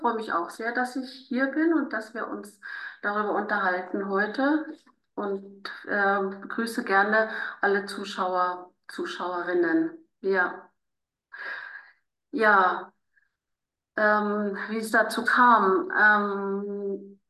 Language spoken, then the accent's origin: German; Celle, Lower Saxony, Germany; Also ich bin in Celle bei Hannover aufgewachsen.